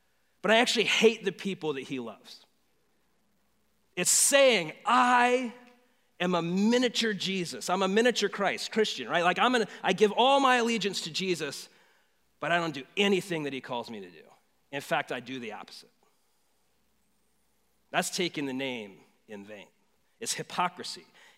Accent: United States; So I am an American evangelical who has grown up in American evangelicalism

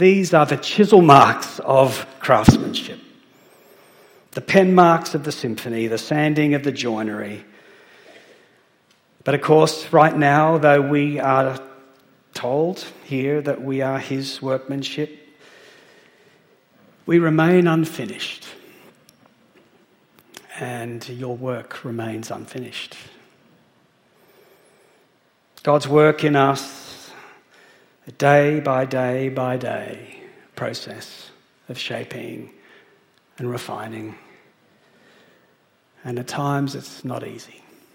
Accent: Papua New Guinea; Came out looking like most of the kids I grew up with in Papua New Guinea, and with $60.

